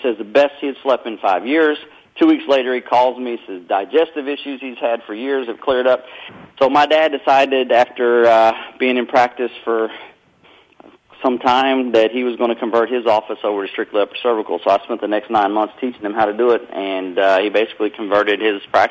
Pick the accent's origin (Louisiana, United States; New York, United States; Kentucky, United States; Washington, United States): Kentucky, United States; now in North Carolina, United States; I'm in North Carolina, but that's where I grew up. I was raised in Kentucky.